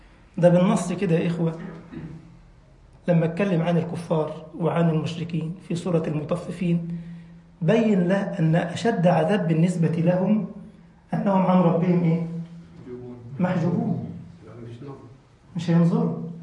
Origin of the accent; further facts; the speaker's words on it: Egypt; عارف زي عندنا في مصر يقول لك في من ضمن الحيتان والأسماك سمكة اسمها القرموط.